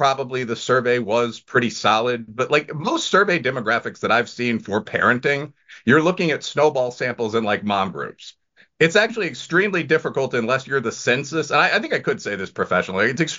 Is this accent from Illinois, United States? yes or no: yes; Chicago, Illinois, United States; Like I'm from Chicago.